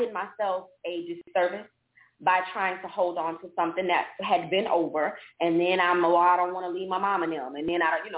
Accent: Fort Lauderdale, Florida, United States; I am from Fort Lauderdale, Florida. That is about maybe 15, 20 minutes away from Miami. Yeah, I'm a little girl from Lauderdale.

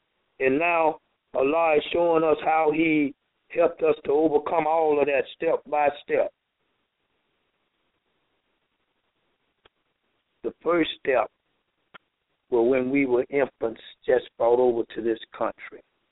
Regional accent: the South, United States; I never saw a Quran, never even heard of a Quran when I grew up in Jim Crow South.

